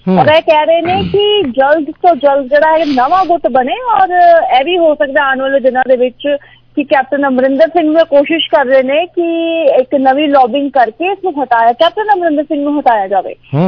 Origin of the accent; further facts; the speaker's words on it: Amritsar, Punjab, India; ਦੇਖੋ ਮੈਂ ਅੰਮ੍ਰਿਤਸਰ ਤੋਂ ਹੀ ਹੈਗੀ ਹਾਂ, ਮੈਂ ਉੱਥੇ ਹੀ ਜੰਮੀ ਪਲੀ ਹਾਂ